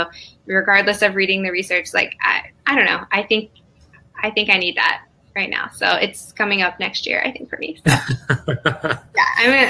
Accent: Arkansas, United States; I'm from Arkansas, and there was only one PT school in my state.

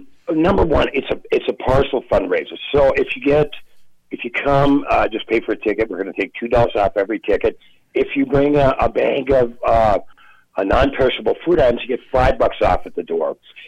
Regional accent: Minneapolis, Minnesota, United States; I grew up in South Minneapolis. I watched … come of age.

